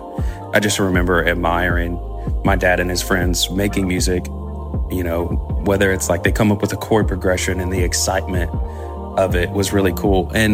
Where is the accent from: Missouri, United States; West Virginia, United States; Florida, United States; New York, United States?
West Virginia, United States; Charleston; accent: country; I grew up in Charleston, West Virginia, super country there. Some would call us hillbillies. And you can hear by my accent